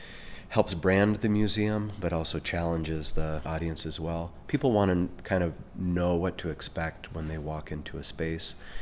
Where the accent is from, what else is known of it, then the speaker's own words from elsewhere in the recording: Michigan, United States; also born or lived in Bozeman, Montana; Yeah, I was born in Bozeman. When my parents got divorced, I ended up in the Upper Peninsula of Michigan. Grew up playing hockey right on the border of Canada.